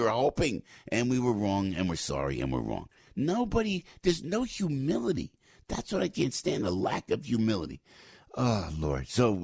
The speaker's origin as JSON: {"language": "English", "town": "Passaic", "region": "New Jersey", "country": "United States", "tie": "born there", "said": "I was born in Passaic next door, right?"}